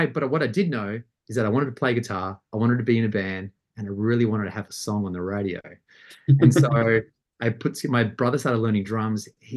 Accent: Adelaide, South Australia, Australia; I grew up in Adelaide.

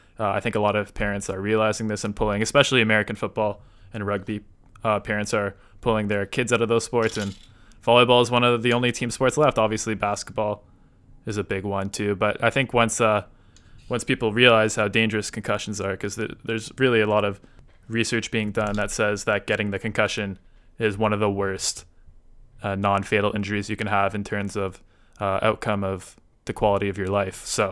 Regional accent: Canada; as a Canadian

